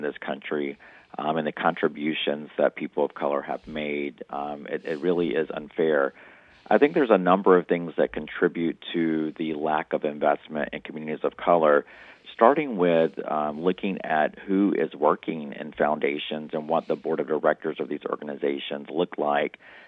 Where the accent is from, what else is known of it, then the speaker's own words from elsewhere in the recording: United States; I'm Native American, and there was an organization recently in the past couple of years that was raising millions of dollars to support Native young children